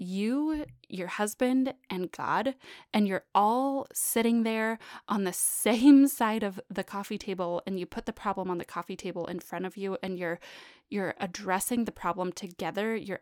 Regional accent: California, United States; also born or lived in Reno; now in Bentonville, United States; I grew up in California. Marco and I lived in Reno, Nevada for a couple of years. And now we live in the Bentonville, Arkansas area.

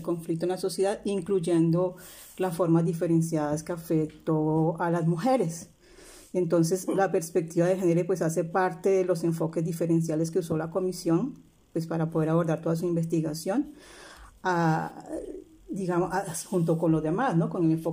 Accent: La Guajira, Colombia; moved away as an adult; now in Italy; Yo, a ver, soy sí, colombiana de origen guajiro. Vivo en Italia hace 30 años. Terminé en Colombia mi carrera en ciencias políticas y administrativas

